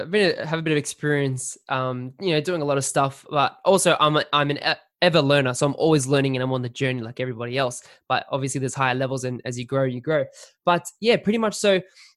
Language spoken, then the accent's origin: English; Sydney, New South Wales, Australia; I'm married, I'm 25, and been born and raised in Sydney my whole life, pretty much.